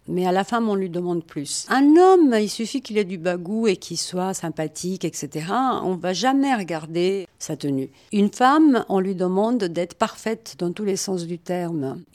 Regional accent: Italy; French is a second language; now in Paris, France; Moi, je ne suis pas française, je le suis maintenant parce que j'ai demandé ma nationalité française, mais je suis italienne

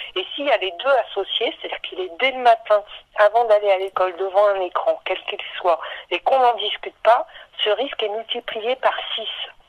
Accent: Brittany, France; comme je suis bretonne, je salue

